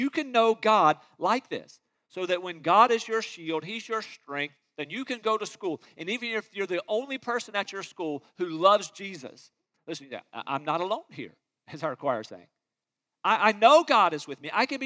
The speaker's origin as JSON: {"language": "English", "town": "Rocky Mount", "region": "North Carolina", "country": "United States", "tie": "born or raised there", "said": "Mine, growing up in Rocky Mountain, North Carolina, mine was the Griffons."}